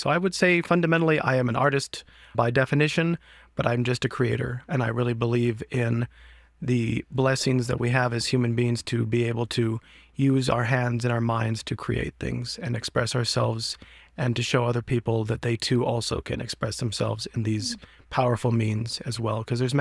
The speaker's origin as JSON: {"language": "English", "town": "Denver", "region": "Colorado", "country": "United States", "tie": "born or raised there", "said": "So I was born in 1990. So I grew up throughout those eras and time."}